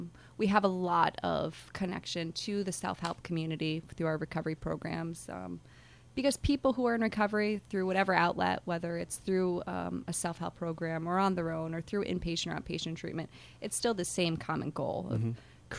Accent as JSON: {"language": "English", "country": "United States", "tie": "born or raised there", "said": "I've been born and raised in Columbia County, so I've been able to see throughout the years how addiction has really progressed locally."}